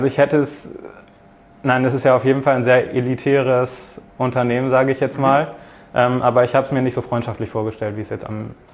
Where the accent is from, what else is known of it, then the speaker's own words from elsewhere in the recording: Bremen, Germany; ich komme aus der Nähe von Bremen